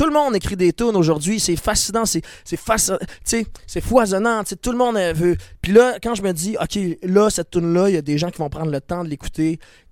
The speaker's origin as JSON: {"language": "French", "region": "Quebec", "country": "Canada", "said": "Non, j'étais un Québécois francophone d'Amérique."}